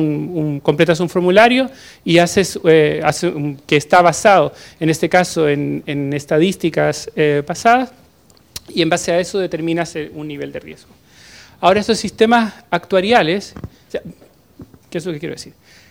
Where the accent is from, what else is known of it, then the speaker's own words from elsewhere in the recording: Chile; yo soy chileno